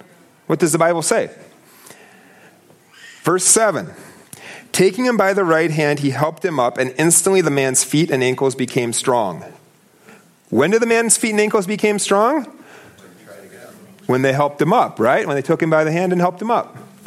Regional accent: United States; but I tell you, I'm an American.

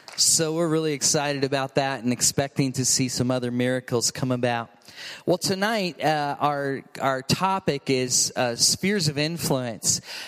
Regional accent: Vacaville, California, United States; I come from Vacaville, California, and I partner in the leadership of the Mission Church there in Vacaville

